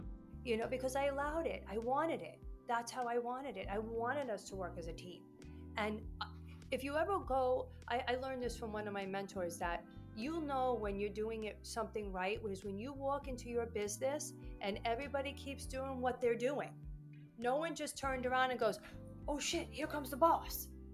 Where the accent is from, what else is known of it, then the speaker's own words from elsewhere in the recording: New York, United States; And I am a New Yorker, Italian New Yorker, and I used to have a very short fuse.